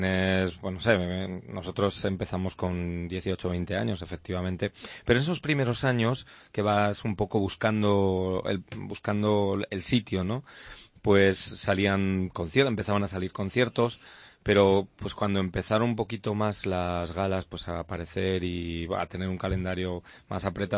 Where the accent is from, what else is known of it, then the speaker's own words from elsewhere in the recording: Zaragoza, Aragon, Spain; Además somos hijos predilectos de Zaragoza, no nos vamos a ir ahora